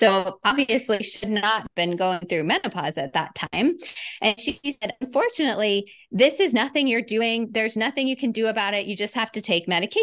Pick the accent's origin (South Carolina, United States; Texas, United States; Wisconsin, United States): Texas, United States; Dallas; also born or lived in Boston / New York / Miami / Chicago; So I live in Dallas. I grew up mostly in Dallas, then moved all over the place, Boston, New York, Miami, Chicago, and eventually wound up back here in Dallas where my family is.